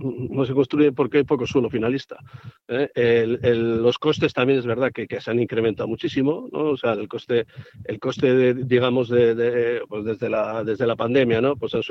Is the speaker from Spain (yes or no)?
yes; Bilbao, Basque Country, Spain; Yo también soy bilbaíno.